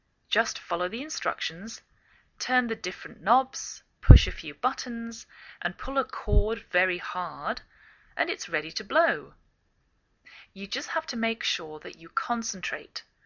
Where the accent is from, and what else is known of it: England, United Kingdom; now in United States